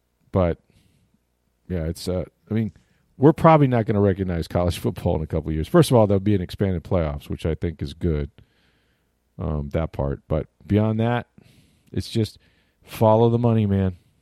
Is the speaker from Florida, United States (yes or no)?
yes; Florida, United States; I grew up in Florida. You know, it's snowed twice here in my lifetime, which is saying something.